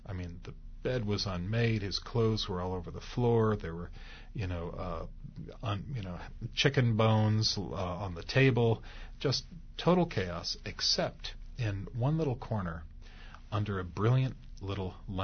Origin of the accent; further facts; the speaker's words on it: California, United States; also born or lived in St. Louis, Missouri; I'm from St. Louis. Grew up in California, went back to St. Louis as a graduate student, and still have some friends there and family.